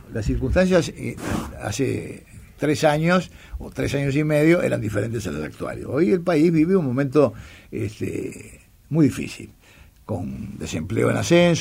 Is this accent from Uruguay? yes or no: yes; Colonia Suiza, Colonia, Uruguay; para mi pueblo, Colonia Suiza, que también cerraron dos fuentes de trabajo muy importantes.